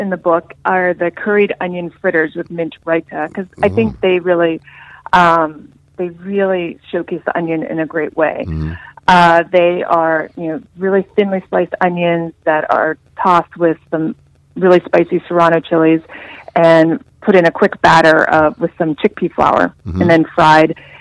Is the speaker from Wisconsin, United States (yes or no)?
no; Pittsburgh, Pennsylvania, United States; And then when we came back to the States, we were in my hometown of Pittsburgh